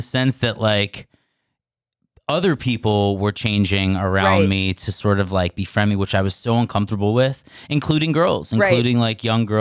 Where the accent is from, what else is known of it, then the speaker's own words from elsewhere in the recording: New York, United States; I was this young theatrical kid coming down to the city. I grew up in New York